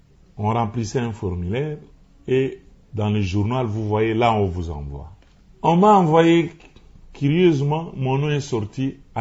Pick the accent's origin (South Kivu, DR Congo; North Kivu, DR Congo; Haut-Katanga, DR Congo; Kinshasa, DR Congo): Kinshasa, DR Congo; also born or lived in Tunda; Moi, je suis né à Tunda, au Maniema, jeune à 6 ans. Je suis venu à Kinshasa. Arrivé à Kinshasa, déjà en 62